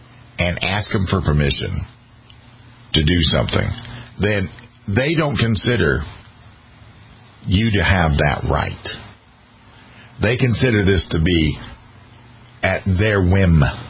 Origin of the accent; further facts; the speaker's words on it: South Carolina, United States; And Florida's a lot like my home state.